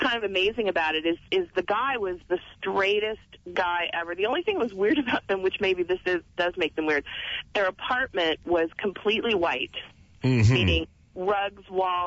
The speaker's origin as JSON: {"language": "English", "town": "Indianapolis", "region": "Indiana", "country": "United States", "tie": "born or raised there", "said": "Well, I grew up in Indianapolis, and I used to babysit for the people next door."}